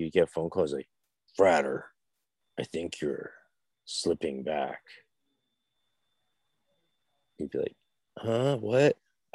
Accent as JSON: {"language": "English", "country": "Ireland", "said": "Bitch, I'm Irish, man."}